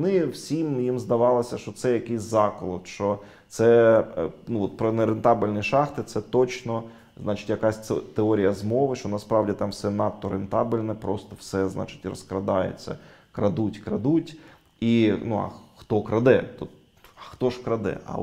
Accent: Eastern Ukraine, Ukraine; Для нас западенці починалися там з Вінниці десь. Ми ж східняки, для нас все, що на захід, то

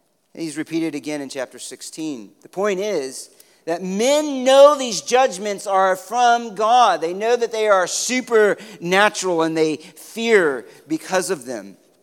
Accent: California, United States; We came from Southern California, as you know, and fires is one of the seasons of Southern California.

